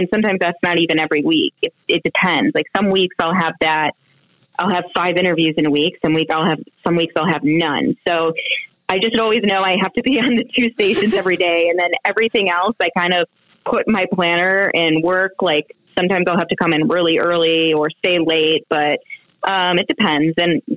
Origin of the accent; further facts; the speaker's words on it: Michigan, United States; I'm from Michigan, and there's a really cool, like media school in the Detroit area.